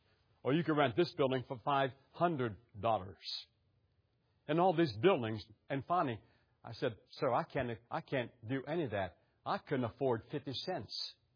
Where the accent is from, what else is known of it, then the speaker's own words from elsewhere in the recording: West Virginia, United States; I'm from West Virginia. We said yuns guys or yuns. We never said y'all. Never heard that word in my life, y'all.